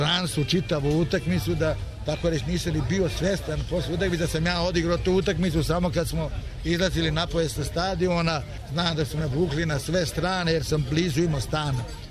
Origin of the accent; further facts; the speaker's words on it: Subotica, Vojvodina, Serbia; Prvi prvo ja sam odavde iz Subotice rodom